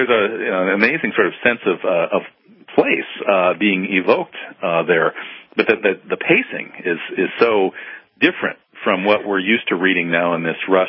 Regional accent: Midwest, United States; I grew up in the Midwest too.

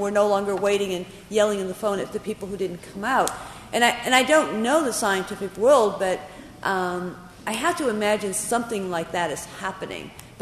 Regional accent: Washington, District of Columbia, United States; because I'm from Washington, where the anthrax thing is a big deal.

